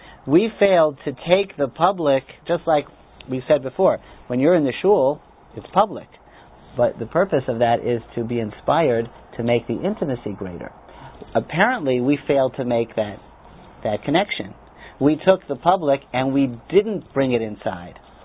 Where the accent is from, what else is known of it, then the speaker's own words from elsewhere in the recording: Washington, D.C. area, United States; I'm from the Washington suburb, and in 1976, for the big celebration of the bicentennial birthday, they opened up this new museum.